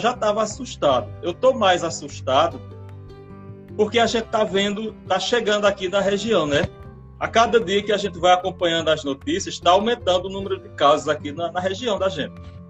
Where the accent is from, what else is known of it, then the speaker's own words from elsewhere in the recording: Pernambuco, Brazil; meio amatutado como sertanejo pajauzeiro que nós somos. Nós somos e nós seremos.